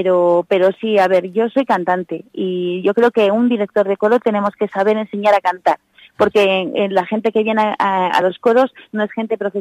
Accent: Oviedo, Asturias, Spain; Somos de Oviedo, venimos desde Oviedo directamente. Vamos vestidas de asturianas

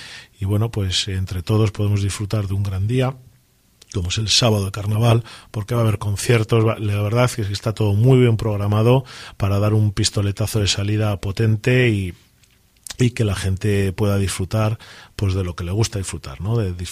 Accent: Laredo, Cantabria, Spain; ¿qué vamos a vender de Laredo los que somos de Laredo? ¿No? Nada más que nuestro pueblo, ¿no? Que es magnífico.

